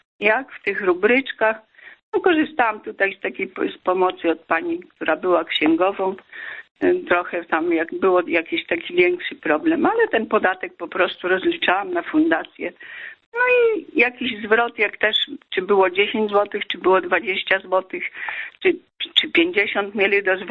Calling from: Podlaskie Voivodeship, Poland; z Podlasia.

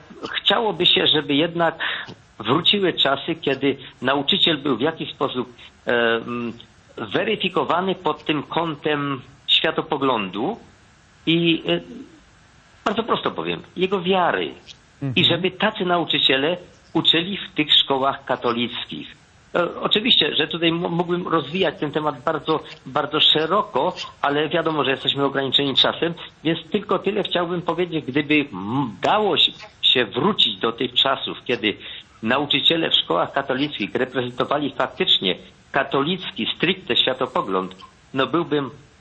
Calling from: Lesser Poland, Poland; Ja z Małopolski.

